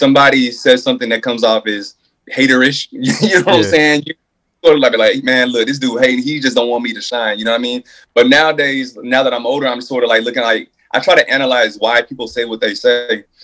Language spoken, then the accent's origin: English; Texas, United States; So I told you earlier that I'm from Texas, mm-hmm. right? So I grew up on things like Swisher House, like down south